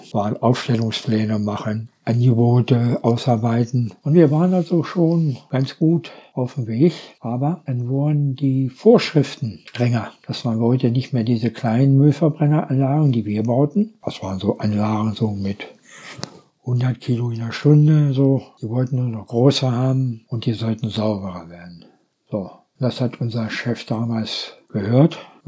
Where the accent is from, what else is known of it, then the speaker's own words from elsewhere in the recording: Göttingen, Lower Saxony, Germany; born there; Aber geboren bin ich in Göttingen.